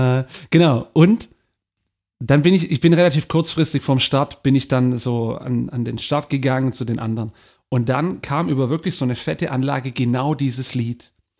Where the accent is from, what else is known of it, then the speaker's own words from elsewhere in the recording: Baden-Württemberg, Germany; wir sind beide im Heilbronner Landkreis aufgewachsen, du aber in der Stadt und ich eher im Landkreis. Das heißt, ich bin ein Dorfkind, du bist ein Stadtkind.